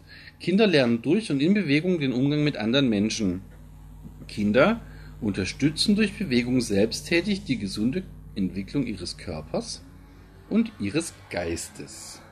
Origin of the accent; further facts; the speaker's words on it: Baden-Württemberg, Germany; ich muss vielleicht dazu sagen, ich komme aus Baden-Württemberg.